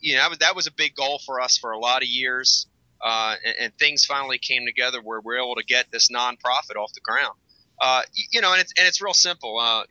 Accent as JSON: {"language": "English", "region": "Northeast", "country": "United States", "tie": "born or raised there", "said": "in a lot of areas like where we grew up here in the Northeast, cities, different parts of the country"}